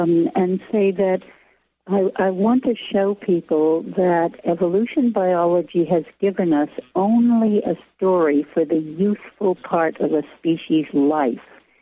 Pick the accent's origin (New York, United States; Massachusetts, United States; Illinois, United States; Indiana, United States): New York, United States; I also had the privilege of growing up in the Hudson Valley of New York State, with a great deal of freedom to explore the forest and the river shores on my own